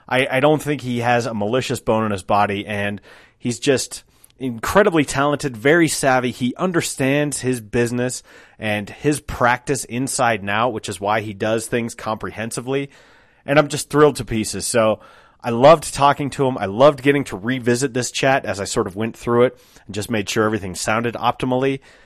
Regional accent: Golden, Colorado, United States; you see tourism for Colorado, they tend to show that sign. It's right near the Coors Brewery. It's my hometown. It's Joe's hometown.

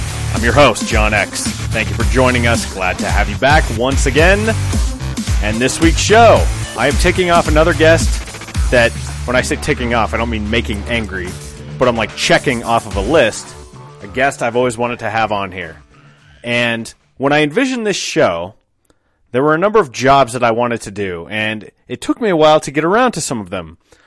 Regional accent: Golden, Colorado, United States; you see tourism for Colorado, they tend to show that sign. It's right near the Coors Brewery. It's my hometown. It's Joe's hometown.

